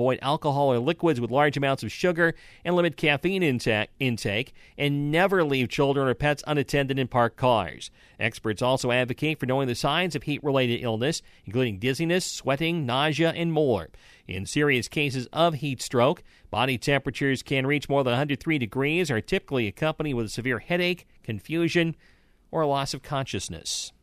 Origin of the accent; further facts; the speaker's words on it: Pacific Northwest, United States; air conditioning in homes growing up in the Pacific Northwest was not common.